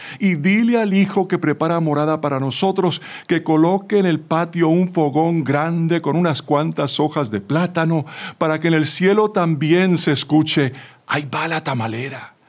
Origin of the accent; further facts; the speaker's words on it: Santander, Colombia; pues tenía un rostro austero, fuerte, como las mujeres de mi tierra santandereana.